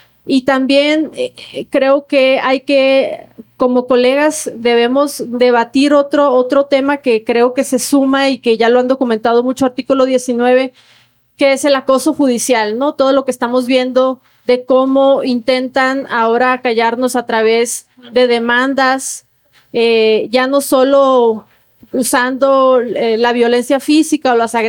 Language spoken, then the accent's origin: Spanish; Sonora, Mexico; moved away; Yo soy de Sonora, solo que llevo muchos años viviendo acá